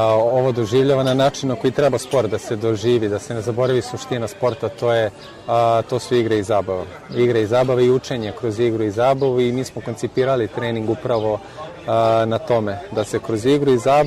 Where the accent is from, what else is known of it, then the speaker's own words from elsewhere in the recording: Serbia; konkretno ja dolazim iz Srbije